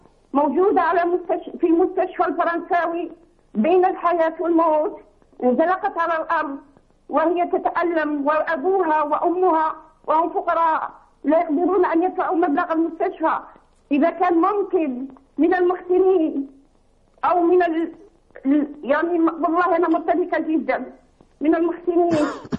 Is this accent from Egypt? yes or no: no; Algeria; واحنا جزائريين نتألم مع كل دولة عربية